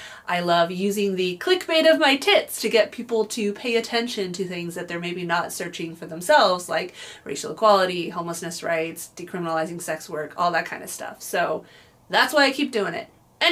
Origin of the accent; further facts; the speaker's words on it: San Diego, California, United States; my big family trip down to my hometown San Diego with the whole family, including my elderly dad.